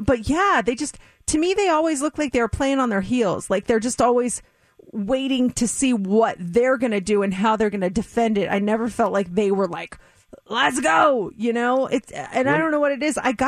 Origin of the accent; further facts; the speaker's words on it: Denver, Colorado, United States; I'm focusing on basketball because my hometown team is doing very well, the Denver Nuggets.